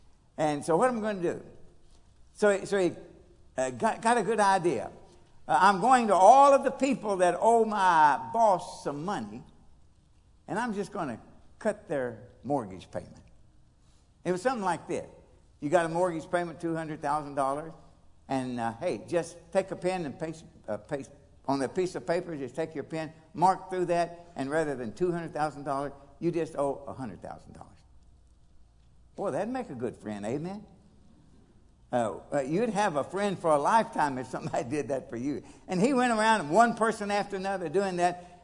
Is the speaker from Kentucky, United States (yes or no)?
yes; Nortonville, Kentucky, United States; born there